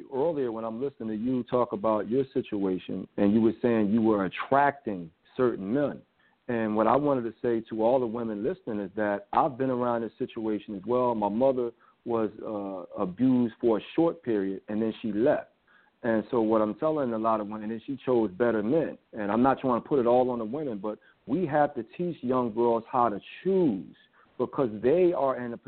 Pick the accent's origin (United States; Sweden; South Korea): United States; Philadelphia, Pennsylvania; I grew up in Philadelphia